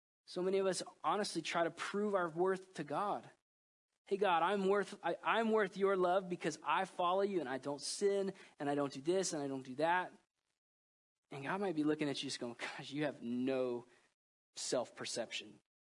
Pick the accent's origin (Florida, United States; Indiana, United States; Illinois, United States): Florida, United States; Orlando; Now, I grew up in Orlando. I grew up in Waterford. And so by the time I was like 10 years old, Disney was boring to me, okay?